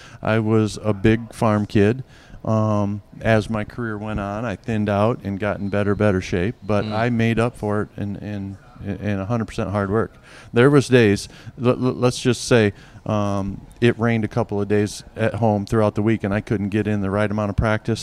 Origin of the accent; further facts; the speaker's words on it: Midwest, United States; I was raised in the Midwest on a farm. We weren't wealthy by any means.